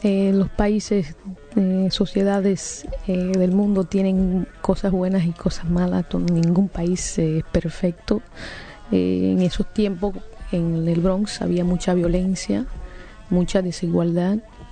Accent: Dominican Republic; Yo nací en Dominicana.

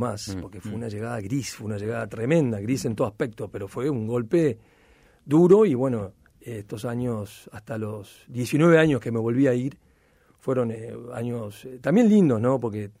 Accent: Madrid, Community of Madrid, Spain; born there; Mi padre era diplomático y estuvo muchos años en Madrid, nacimos ahí, somos

